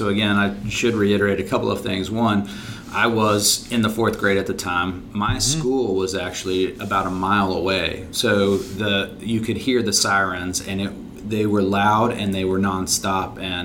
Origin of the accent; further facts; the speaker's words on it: Midland, Texas, United States; I started out my career as a newspaper reporter in my hometown of Midland, Texas